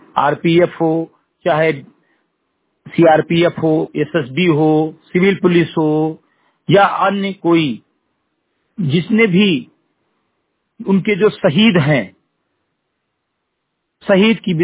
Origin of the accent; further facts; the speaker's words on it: Bahraich, Uttar Pradesh, India; ग्राम उपोष्ट सेमरी घटही विकास खंड मेनपुरवा जनपद बहराइच उत्तर प्रदेश का रहने वाला हूं तथा एक सामाजिक कार्यकर्ता हूं